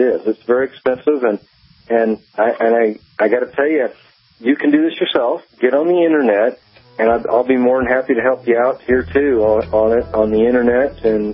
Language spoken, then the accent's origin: English; Illinois, United States; And I'm from Illinois, and I got to tell a real quick story quick.